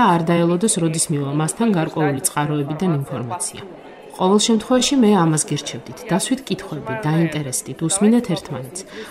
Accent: Russia; Georgian is a second language; ვინაიდან რუსეთიდან ვარ და ვმოგზაურობ

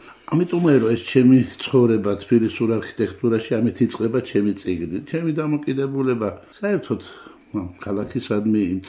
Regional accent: Tbilisi, Georgia; მე გავიზარდე მთაწმინდა სოლოდაქში, შესაბამისად იმ თბილისში, რომელსაც უფლება ხატაროს სახელო თბილისია.

